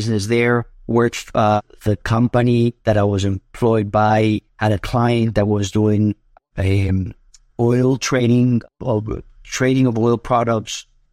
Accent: Bogotá, Colombia; moved away as an adult; also born or lived in Cali; So yeah, we grew up in Colombia, in Bogota, Colombia, South America. We grew up in Bogota. We actually were originally born in Cali, Colombia, and then we moved to Bogota when I was around 7 years old. So I grew up there all the way through high school.

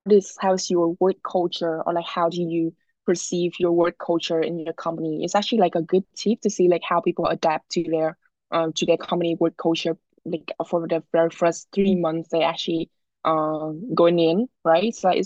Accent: Vietnam; English is a second language; now in Canada; we kind of like was born and raised in Vietnam, right? So we actually can know a lot of our culture over there.

